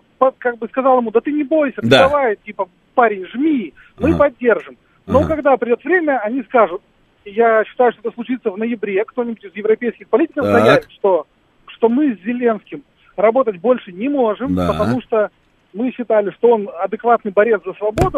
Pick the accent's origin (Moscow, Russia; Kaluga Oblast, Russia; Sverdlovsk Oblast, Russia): Moscow, Russia; Я из Москвы.